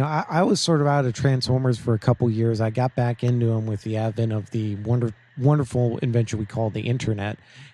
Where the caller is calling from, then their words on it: Columbus, Ohio, United States; I'm calling from Columbus, Ohio here.